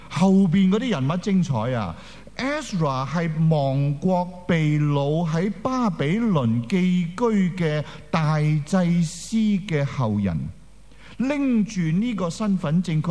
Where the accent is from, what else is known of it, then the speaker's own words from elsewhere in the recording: Hong Kong; 我哋香港人好明啊